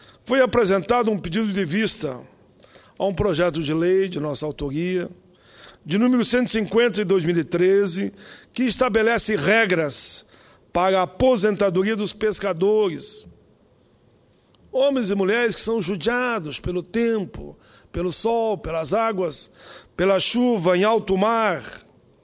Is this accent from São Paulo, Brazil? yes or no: no; Caxias do Sul, Rio Grande do Sul, Brazil; born there; Como gaúcho, sou presidente, nascido lá em Caxias do Sul. Meus pais vieram de Bom Jesus.